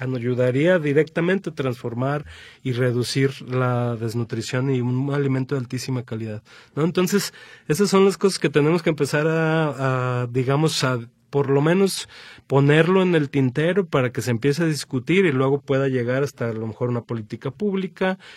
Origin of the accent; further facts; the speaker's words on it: Mexico; que nosotros lo hemos usado despectivamente muchas veces como mexicanos